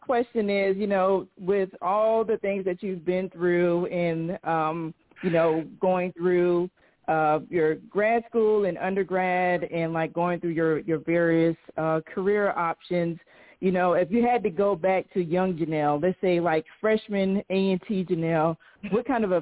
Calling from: Roswell, Georgia, United States; calling from Roswell, Georgia.

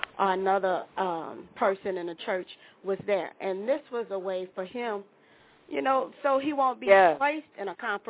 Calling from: Houston, Texas, United States; I'm calling from Houston, Texas.

